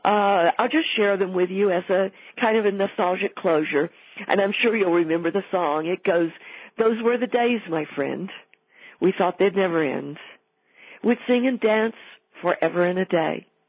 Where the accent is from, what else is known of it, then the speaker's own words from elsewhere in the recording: Weatherford, Texas, United States; Dale helped us set up my art show in Weatherford, my hometown